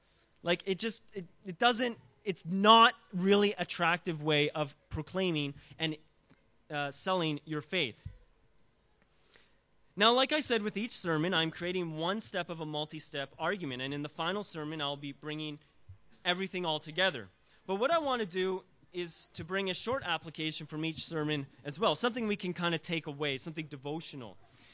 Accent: Canada; I'm from Canada, so I know a lot of people who know French

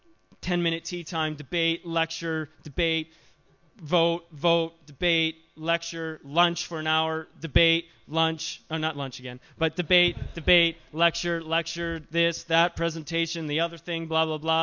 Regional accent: Canada; I'm from Canada. I've never heard of marae.

